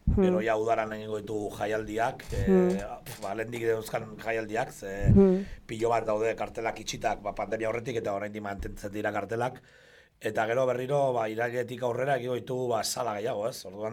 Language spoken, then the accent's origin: Basque; Navarre, Spain; zaten nire Nafarra naiz, gero, bueno, nita Mortz, Nafarran bizi gara